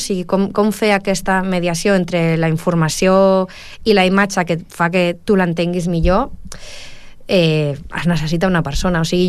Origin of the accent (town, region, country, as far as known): El Prat de Llobregat, Catalonia, Spain